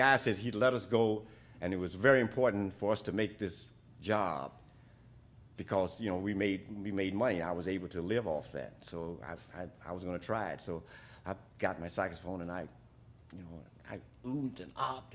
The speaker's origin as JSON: {"language": "English", "town": "Chicago", "region": "Illinois", "country": "United States", "said": "And I was from Chicago. My home was from Chicago, so I had a different accent."}